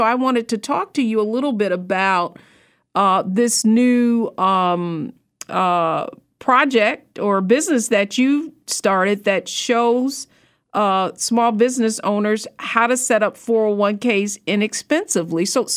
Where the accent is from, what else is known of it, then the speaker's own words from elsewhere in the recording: Detroit, Michigan, United States; And I'm from Detroit, yeah, so it's interesting.